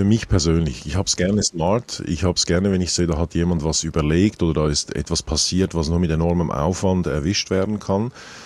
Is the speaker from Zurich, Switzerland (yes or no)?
yes; Zurich, Switzerland; Ich komme aus Zürich. Robert Frank ist in Zürich geboren, nicht weit davon weg, wo ich damals in die Schule ging.